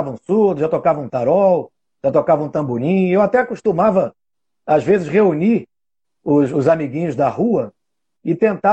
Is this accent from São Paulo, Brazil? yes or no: no; Rio de Janeiro, Brazil; Eu sou do Rio de Janeiro, do bairro de Botafogo, né?